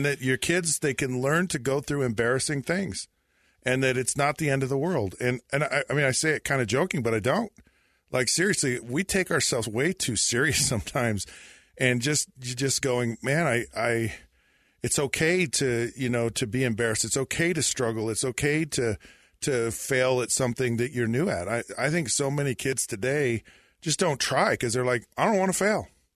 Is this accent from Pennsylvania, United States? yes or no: no; Utah, United States; I grew up here in Utah and in a small town in Utah